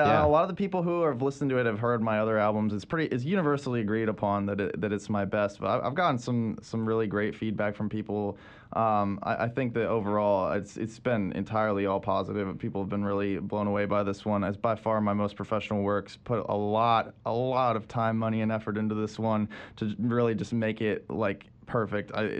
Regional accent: Pennsylvania, United States; Pennsylvania, where I'm from, playing two shows up there, one late October, one early November, so some of my hometown crowd will get to see that.

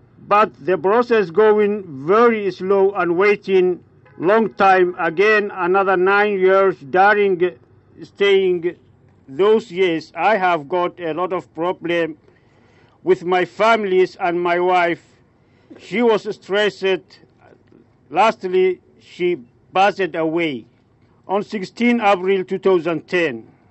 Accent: Somalia; now in Kenya; I'm from Somalia.

